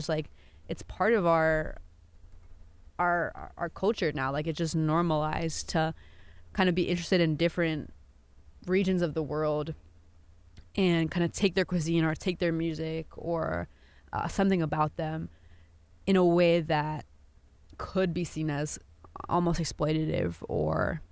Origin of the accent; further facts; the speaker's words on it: Maryland, United States; I'm Indian, but my culture isn't necessarily Bengali. It's, I also have a culture of, you know, I'm from PG County. My culture is Maryland.